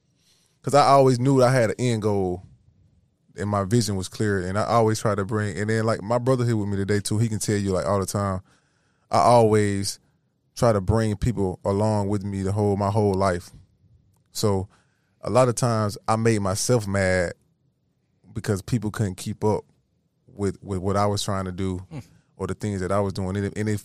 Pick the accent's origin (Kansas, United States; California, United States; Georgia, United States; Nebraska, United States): Georgia, United States; Toonsboro; So like my neighborhood where I grew up in Toonsboro, like you only stayed in your city.